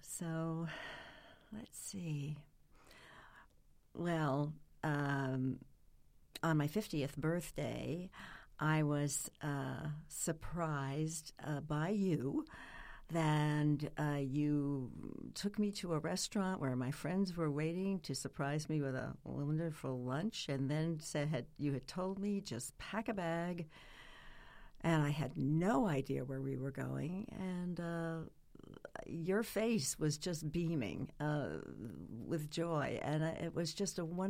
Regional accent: Plainfield, New Jersey, United States; born there; I was born in Plainfield, New Jersey. I grew up in the 50s and 60s, and it was pretty much of a golden time.

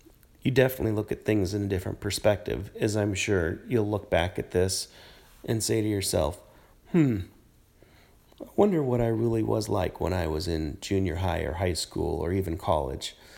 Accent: Lake Oswego, Oregon, United States; I grew up in Lake Oswego, born in 1969.

